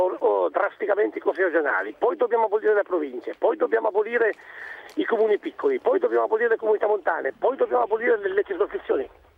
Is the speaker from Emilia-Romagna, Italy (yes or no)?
no; Pinerolo, Piedmont, Italy; Dalle mie parti, per esempio, c'era qualcuno del centrodestra che ha fatto anche delle proposte di legge per fare la provincia di Pinerolo.